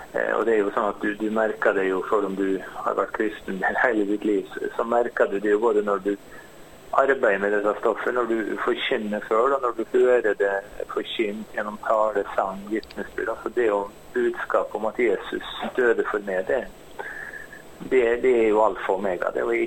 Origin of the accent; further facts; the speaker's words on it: Møre og Romsdal, Norway; now in Vestnes, Norway; Jeg fødde og vokste opp på Nordmøre, men jeg bodde nesten hele mitt voksne liv i Romstad. Jeg bor på Vestnes.